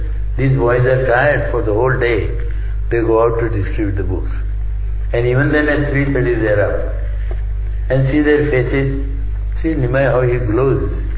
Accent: London, United Kingdom; And we are very proud I am coming from London.

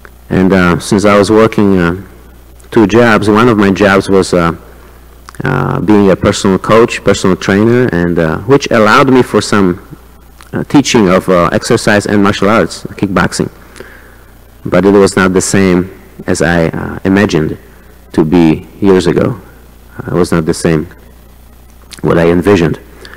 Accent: Poland; English is a second language; now in Chicago, United States; when I came from Poland many years ago, I had this idea in mind.

